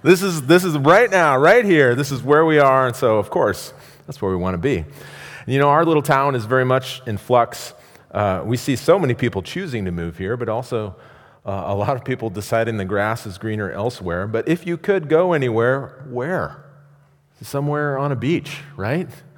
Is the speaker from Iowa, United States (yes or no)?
yes; Iowa, United States; To my Midwestern sensibilities, I grew up in Iowa, clams are weird.